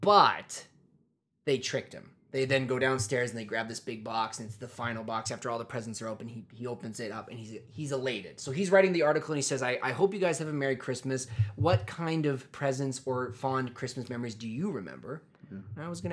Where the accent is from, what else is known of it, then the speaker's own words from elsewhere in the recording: Tabor, Canada; we grew up in Tabor, small town of about... Is it 6,000?